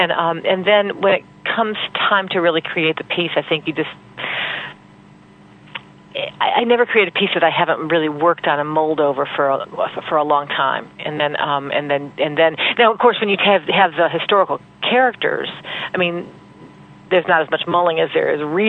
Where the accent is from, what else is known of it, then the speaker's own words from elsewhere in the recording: United States; Culturally, I'm a Christian because I'm an American and I grew up in that culture